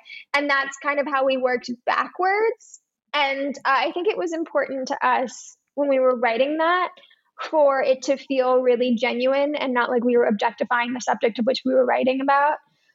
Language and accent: English; New York City, New York, United States; it's loosely based on my own experiences with substances as a teenager growing up in New York City. I spent ages 14 to 18 in New York by myself and got into all sorts of trouble.